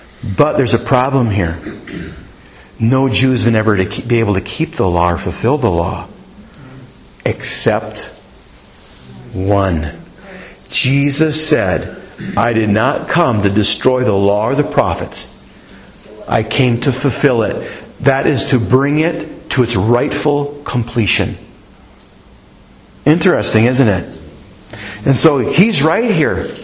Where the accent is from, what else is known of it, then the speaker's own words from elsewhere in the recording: Minnesota, United States; I grew up in Minnesota. Yeah, but my parents moved up there. They're originally from Iowa.